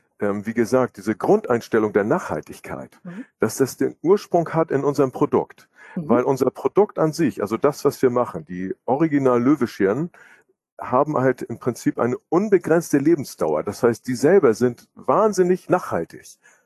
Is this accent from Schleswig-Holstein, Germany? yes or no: yes; Kiel, Schleswig-Holstein, Germany; wir liegen ja vor den Toren von Kiel. Ich bin auch Kieler, ich bin in Kiel geboren, aufgewachsen und habe dann in Hannover Maschinenbau studiert.